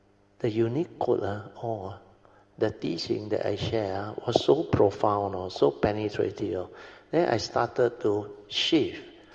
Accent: Alor Setar, Kedah, Malaysia; They are from Alostar, my hometown.

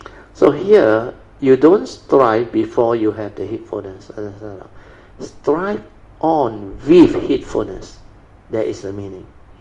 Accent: Malaysia; from Malaysia and am new to your group

